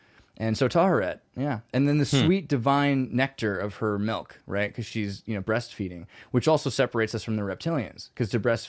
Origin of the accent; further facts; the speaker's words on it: California, United States; I'm Californian. I can if I want to.